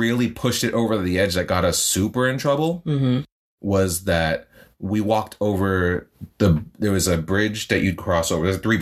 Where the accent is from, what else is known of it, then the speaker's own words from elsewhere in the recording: Massachusetts, United States; Well, we grew up in Massachusetts. It's a small place.